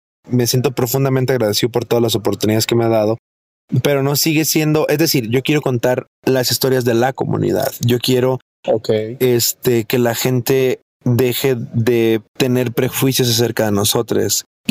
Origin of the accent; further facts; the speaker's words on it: Alajuela, Costa Rica; moved away as an adult; Soy de Costa Rica.